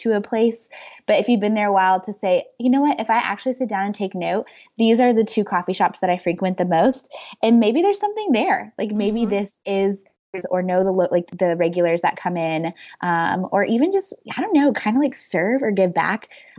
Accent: Midwest, United States; I grew up in the Midwest and the weather is so brutal and there are no such things as like walking paths.

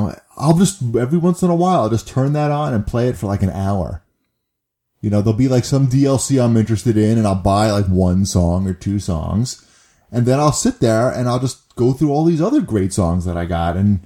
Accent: New York, United States; Yeah, well, what do you want from me? I'm a Jew from New York. What do you want?

